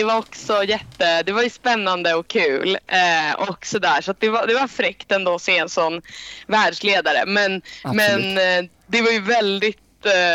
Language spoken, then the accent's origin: Swedish; Gothenburg, Västra Götaland County, Sweden; Nu är jag här som reformist, men jag var där som göteborgare och drev liknande motioner.